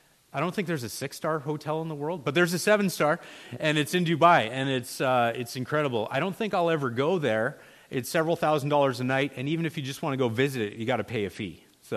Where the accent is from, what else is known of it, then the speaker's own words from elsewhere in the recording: Edmonton, Alberta, Canada; my wife and I, we grew up in Edmonton, and grew up at a church there, and we eventually moved off to Langley, BC